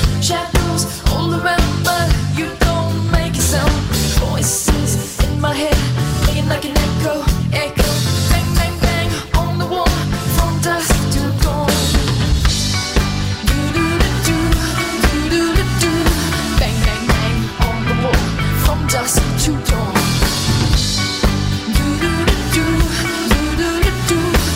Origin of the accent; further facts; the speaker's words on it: New Zealand; I'm from New Zealand.